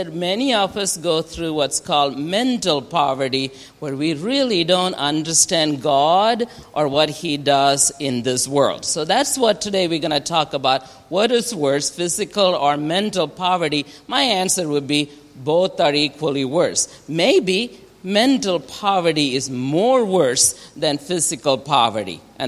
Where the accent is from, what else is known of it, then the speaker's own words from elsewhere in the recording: India; when I grew up in India